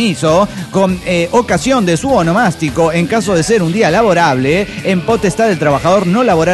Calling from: Buenos Aires, Argentina; de Buenos Aires, Argentina.

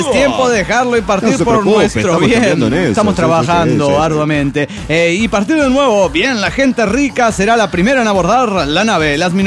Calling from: La Paz, Bolivia; de La Paz, Bolivia.

